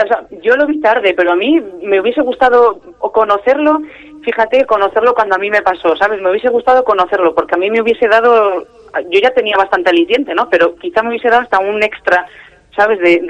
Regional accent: Reinosa, Cantabria, Spain; yo que soy de Reynosa, me encanta

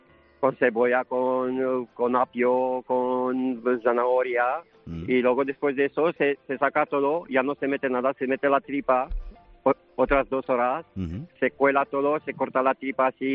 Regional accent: Romania; Spanish is a second language; now in Spain; Yo soy rumano, soy de Rumanía, llevo 20 años viviendo aquí

